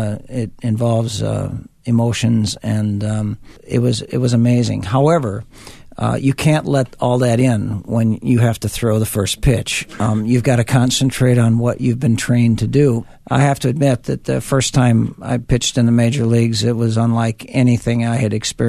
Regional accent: St. Paul, Minnesota, United States; Extremely fond memories of growing up in St. Paul. And I grew up playing all different sports.

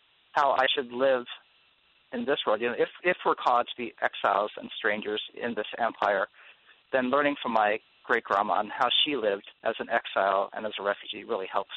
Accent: United States; born there; No, I was born here in the United States.

